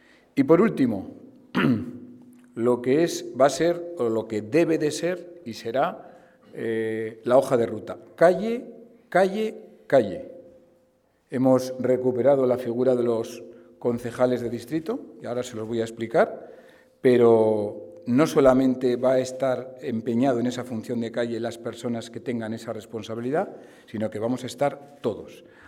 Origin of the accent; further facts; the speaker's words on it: Logroño, La Rioja, Spain; Ahora mismo, desde luego que somos del Partido Popular, pero ante todo somos logroñeses. Y vamos a trabajar por la ciudad y vamos a trabajar por todos los logroñeses